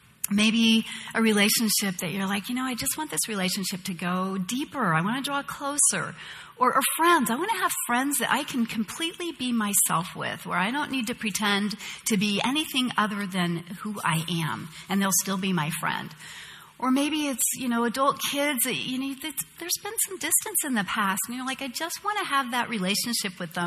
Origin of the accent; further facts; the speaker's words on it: San Jose, California, United States; I was born and raised here in Silicon Valley. I grew up riding my bike through the orchards of San Jose when San Jose had orchards